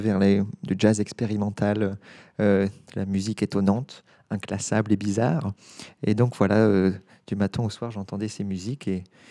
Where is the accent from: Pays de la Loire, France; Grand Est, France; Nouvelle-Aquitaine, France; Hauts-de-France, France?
Nouvelle-Aquitaine, France; Le Bouscat; J'ai grandi à Bruges-le-Bouscat, pile à la frontière. Mais je venais à Bordeaux toujours, bien sûr, et j'ai fait mes études au lycée Camille Julian ainsi qu'au conservatoire de Bordeaux.